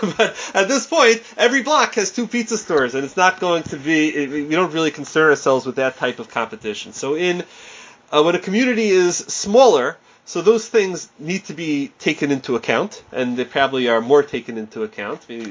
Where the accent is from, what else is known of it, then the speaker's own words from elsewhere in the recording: New York City, New York, United States; I still remember, I grew up in Queens, my father is on this call